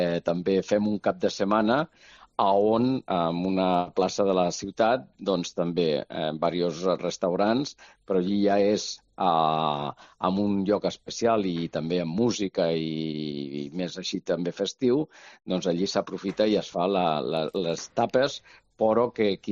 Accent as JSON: {"language": "Catalan", "town": "El Prat de Llobregat", "region": "Catalonia", "country": "Spain", "tie": "born there", "said": "jo que vaig néixer ja aquí al Prat"}